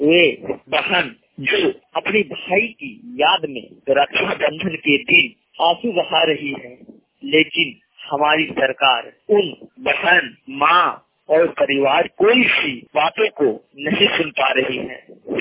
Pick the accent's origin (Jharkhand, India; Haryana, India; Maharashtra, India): Jharkhand, India; Barkagaon; ग्राम post बादन, थाना बड़का गांव, जिला हजारीबाग, राज्य झारखंड का निवासी हूं।